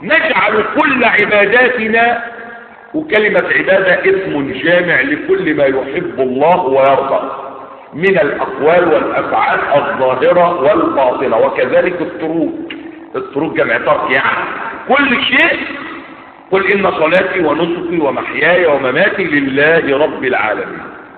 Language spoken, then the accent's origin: Arabic; Egypt; اما اللي على الساحه عندنا في مصر هنا قالوا فلان وفلان